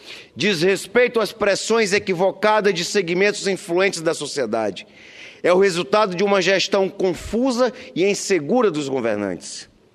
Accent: Cruzeiro do Sul, Acre, Brazil; born there; até a minha cidade natal, Cruzeiro do Sul, passando por diversos municípios acreanos.

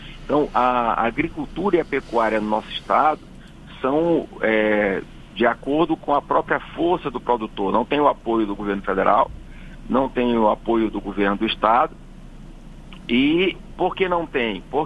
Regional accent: Roraima, Brazil; Bom dia especial para todo o povo lá do meu estado de Roraima.

